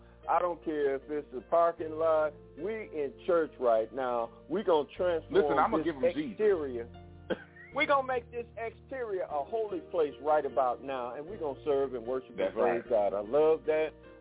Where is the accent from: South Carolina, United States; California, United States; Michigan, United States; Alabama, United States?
Michigan, United States; Detroit; I grew up in Detroit, so, you know, my thing is you got to bring it.